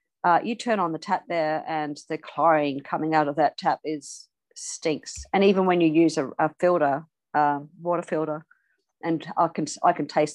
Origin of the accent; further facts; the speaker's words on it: New Zealand; born there; And look, I was born in New Zealand and they do it here now, but they didn't until quite recently.